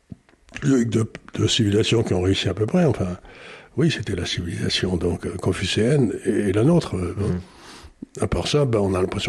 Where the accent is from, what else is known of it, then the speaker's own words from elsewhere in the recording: South Korea; quand j'étais jeune, en Corée, de temps en temps, ils faisaient des grèves